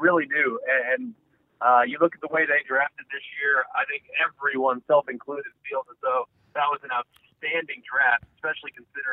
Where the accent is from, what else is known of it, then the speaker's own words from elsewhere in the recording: Southlake, Texas, United States; and I grew up in South Lake, Texas, and Zim actually lived in South Lake, Texas